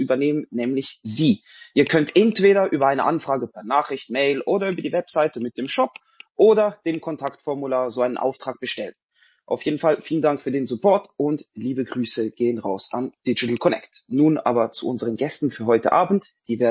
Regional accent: Switzerland; Ich komme auch aus der Schweiz.

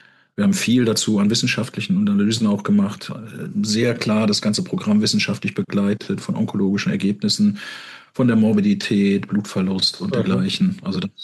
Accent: Rhineland-Palatinate, Germany; Ich bin im Hunsrück aufgewachsen.

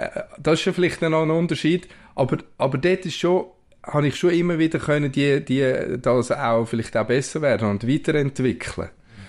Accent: Switzerland; first language Spanish; Schweizer und ich habe beide Pässe und habe dort, vielleicht ist das schon auch ein Teil, oder, wo ich bin quasi zweisprachig aufgewachsen, Spanisch-Deutsch

